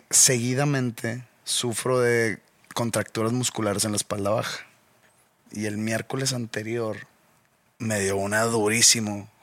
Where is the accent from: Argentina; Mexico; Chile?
Mexico; Nuevo León; Creo que pues somos el estado de la República Mexicana que más aporta a la federación.